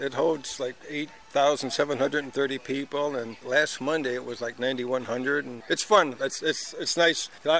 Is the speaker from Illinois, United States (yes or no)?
yes; Joliet, Illinois, United States; I'm from Joliet, Illinois. I just live like 2 miles away from the ballpark here.